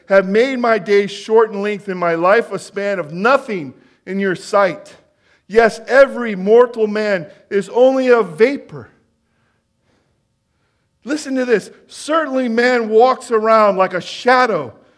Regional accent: California, United States; You know, growing up in Northern California, I know what it's like to float down a river.

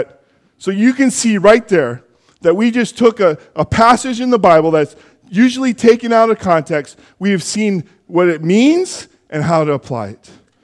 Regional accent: Jackson, California, United States; also born or lived in Pontiac, Michigan; I grew up in California in a very small town up in the foothills, Jackson, California. But my first 8 years of my life, I spent in Pontiac, Michigan, in the city.

